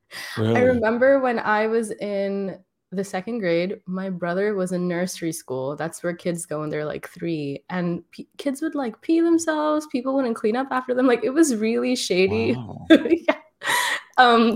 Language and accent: English; Hyderabad, Telangana, India; I'm from Hyderabad and there's like no trees anymore. Like, it's so dense and it's so crowded. I'm from Old City. So that's the heart of, you know, the city, and it's very crowded.